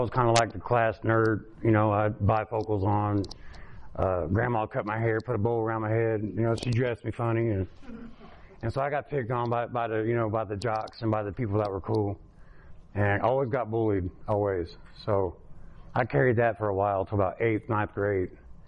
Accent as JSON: {"language": "English", "town": "Kokomo", "region": "Indiana", "country": "United States", "tie": "born there", "said": "So, I was born in Kokomo, obviously"}